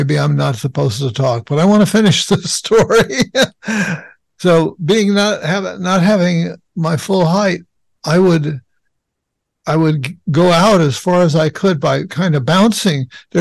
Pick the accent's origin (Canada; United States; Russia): United States; Los Angeles, California; I grew up in Los Angeles, and the beach, I didn't go to that beach.